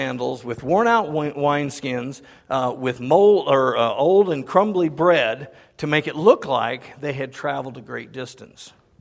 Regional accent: Ithaca, New York, United States; which is probably somewhat like, you know, from here to my hometown, which is in Ithaca.

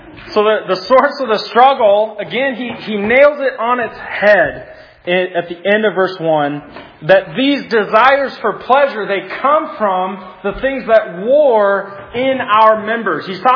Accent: Utah, United States; Growing up in Utah

